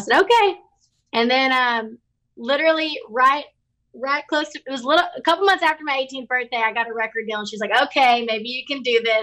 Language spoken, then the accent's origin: English; Baytown, Texas, United States; they just remind me of my hometown. They remind me where I grew up. They have that sass, that flavor, that grit, that songwriting that I grew up with. And so I just had to, you know, name it